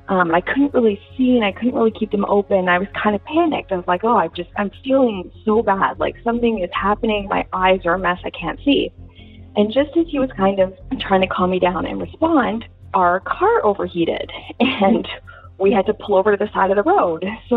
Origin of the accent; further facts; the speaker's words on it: Canada; I'm from Canada. … I spent a couple of years living in the U.S. with my ex-husband. We had been living in Hollywood at the time, but we just got relocated with our jobs to Dallas.